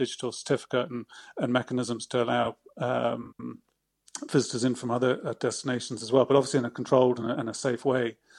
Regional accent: United Kingdom; speaking as a British person myself

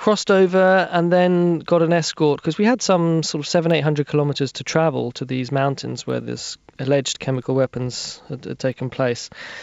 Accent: Hackney, London, United Kingdom; myself, I'm a freelancer from Hackney, East London

